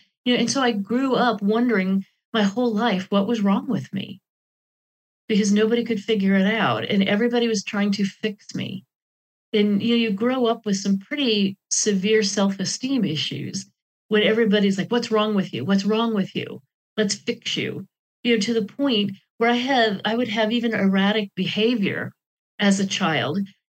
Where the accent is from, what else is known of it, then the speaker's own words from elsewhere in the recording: Sioux Falls, South Dakota, United States; moved away as an adult; also born or lived in California / Arizona / Tennessee; So I was raised in the States, in Sioux Falls, South Dakota, but I would live at the age of 22 when I was really able to. I moved to the Bay Area of California.